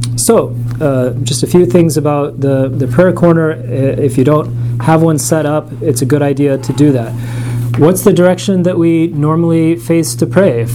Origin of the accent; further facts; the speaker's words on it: Santa Fe, New Mexico, United States; I'm from Santa Fe, New Mexico, and this kind of incense is burning everywhere all the time.